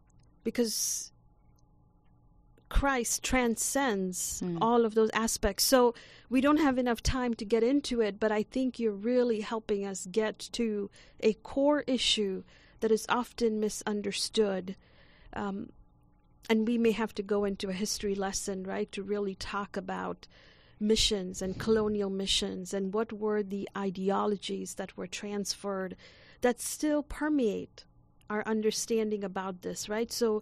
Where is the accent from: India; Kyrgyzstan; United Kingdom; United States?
India; I am from India.